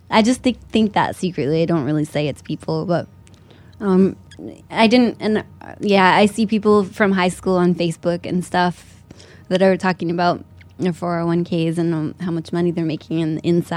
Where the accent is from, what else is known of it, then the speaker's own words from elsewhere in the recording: Eugene, Oregon, United States; Eugene, Oregon.